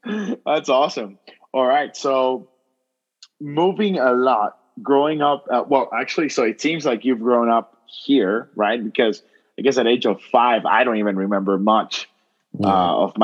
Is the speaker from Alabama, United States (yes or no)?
no; Texas, United States; I'm from Texas.